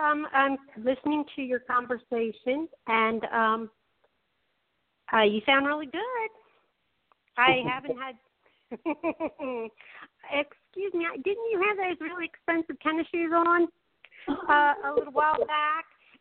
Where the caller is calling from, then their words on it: Baltimore, Maryland, United States; I'm calling from Baltimore, Maryland.